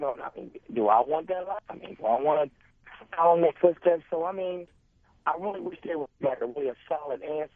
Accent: Baltimore, Maryland, United States; I was raised up on Park Heights Avenue and down in North and Pulaski, two of the most violent neighborhoods in the city of Baltimore.

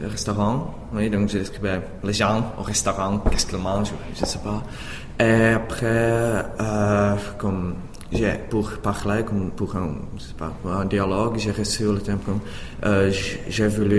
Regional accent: Brno, South Moravian Region, Czechia; French is a second language; Donc, j'étudie à Brno, j'étudie sur un lycée à Řečkovice.

